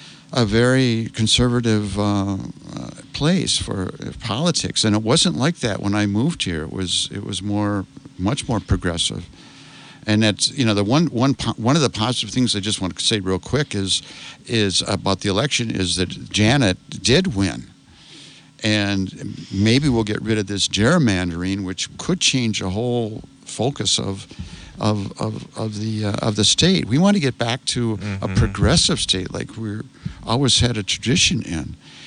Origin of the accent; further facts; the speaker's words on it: Eau Claire, Wisconsin, United States; Eau Claire, I'm from the Eau Claire area, and I looked up Eau Claire Memorial, my alma mater.